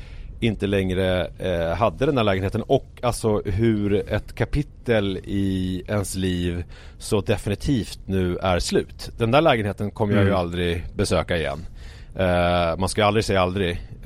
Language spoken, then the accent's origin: Swedish; Haninge, Stockholm County, Sweden; inför villan som jag växte upp i Haninge